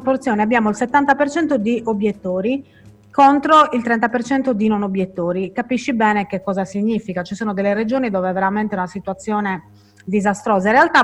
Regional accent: San Gavino Monreale, Sardinia, Italy; now in Sinnai, Italy; in realtà sono originaria di San Gavino Monreale, non vivo più a San Gavino, anche se rimarrà il mio paese, frequento spesso, ahimè non in questo periodo, vivo a Sinnai, però sono sangavinese doc.

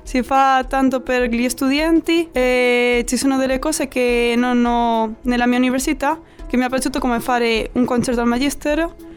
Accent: Spain; Italian is a second language; now in Cagliari, Italy; Per me è quasi lo stesso che dalla Spagna, allora un 9 perché spendolo in soldi lo stesso che nel mio paese.

